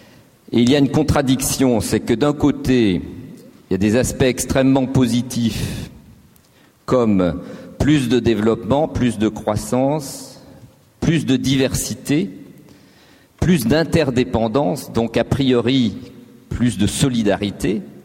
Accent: Lyon, Auvergne-Rhône-Alpes, France; born there; Je suis né à Lyon en 1945, fils d'immigrés italiens, et je suis un produit de l'éducation nationale française.

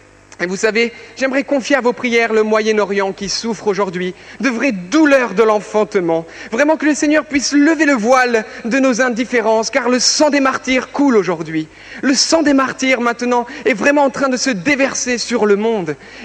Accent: Lebanon; Oui, je suis libanais, mais avant tout, je suis chrétien.

